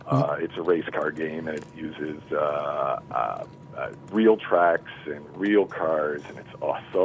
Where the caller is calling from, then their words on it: Newfoundland and Labrador, Canada; Newfoundland.